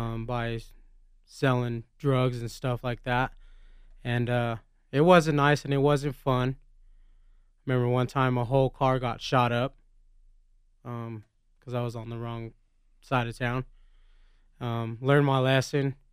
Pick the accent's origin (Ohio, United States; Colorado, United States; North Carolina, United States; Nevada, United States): Colorado, United States; Denver; born there; Well, I was born in Denver, in the Five Points area of the east side.